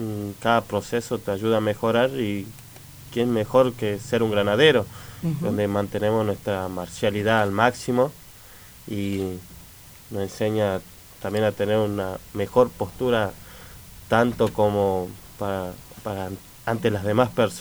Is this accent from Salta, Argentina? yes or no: yes; Salta, Argentina; Yo soy de Salta Capital, al norte del país, sí.